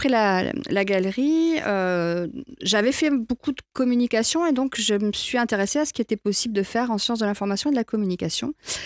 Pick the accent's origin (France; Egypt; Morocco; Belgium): France; Montpellier, Occitanie; born there; j'ai quitté Nîmes pour revenir à Montpellier, qui est quand même ma ville de naissance et de cœur aussi, même si j'aime toujours Nîmes.